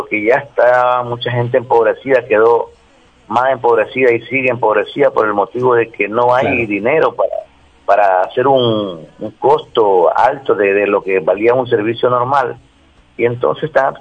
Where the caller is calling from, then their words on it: Guayaquil, Guayas, Ecuador; le habla desde la ciudad de Guayaquil.